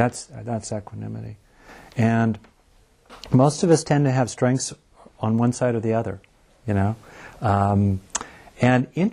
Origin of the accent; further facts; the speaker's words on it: California, United States; Yep, Disneyland's open. I grew up in Southern California.